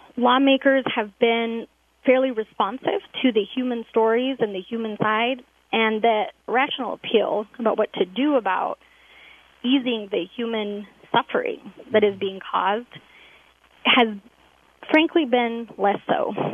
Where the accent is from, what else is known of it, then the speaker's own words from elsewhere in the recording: Colorado, United States; I'm from Colorado.